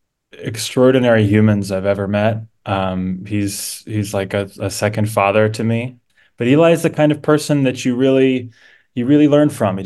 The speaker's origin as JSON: {"language": "English", "town": "Kensington", "region": "Maryland", "country": "United States", "tie": "born or raised there", "said": "I am indeed a Marylander. I grew up in Kensington, Maryland."}